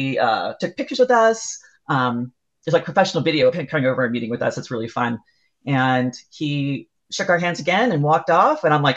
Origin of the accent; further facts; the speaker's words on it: Utah, United States; I'm like, Utah. I'm from Utah.